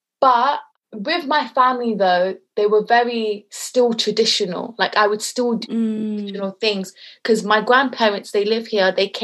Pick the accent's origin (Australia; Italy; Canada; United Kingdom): United Kingdom; accent: British; I can't speak the language. And even if I try to, because of my British accent, I get made fun of because I can't pronounce the words properly.